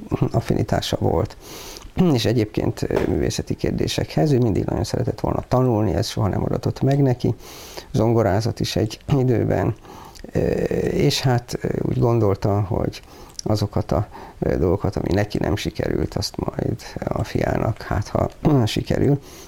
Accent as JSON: {"language": "Hungarian", "town": "Miskolc", "region": "Borsod-Abaúj-Zemplén", "country": "Hungary", "lives_now": "Nyíregyháza, Hungary", "said": "Nem vagyok nyíregyházi, miskolci vagyok, véletlenszerűen kerültem ide, itt volt állás."}